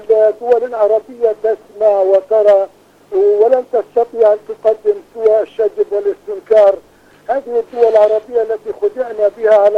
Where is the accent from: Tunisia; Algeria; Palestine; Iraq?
Palestine; رغم أنهم كانوا يضللون لنا كفلسطينيين